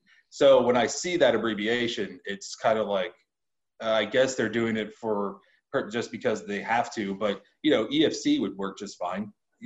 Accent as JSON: {"language": "English", "country": "United States", "said": "I'm from the United States, so that's what we know."}